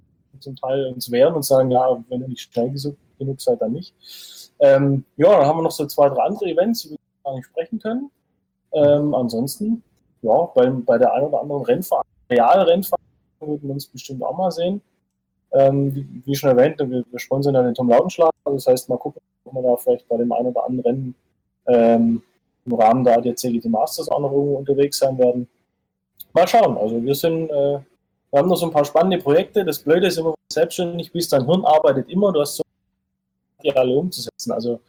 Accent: Baden-Württemberg, Germany; Aber als Schwabe ist man immer bescheiden.

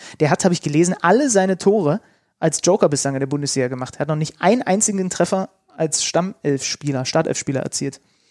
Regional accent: Saxony, Germany; als Sachse

